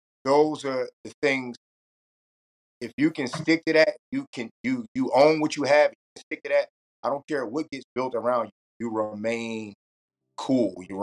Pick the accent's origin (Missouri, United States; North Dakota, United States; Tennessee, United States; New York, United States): New York, United States; New York City; I grew up in New York in Soho, stayed Soho for a long time with the big Midtown on the side.